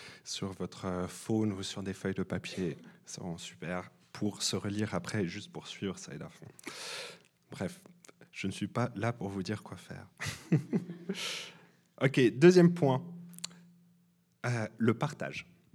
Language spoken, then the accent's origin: French; Switzerland; Là, on est un petit peu touché en tant que Suisse.